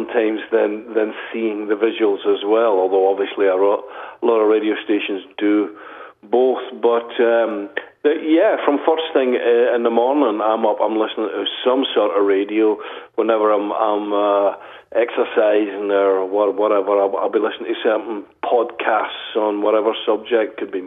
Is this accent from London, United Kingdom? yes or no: no; Scotland, United Kingdom; So pretty much, like most kids in the UK, my generation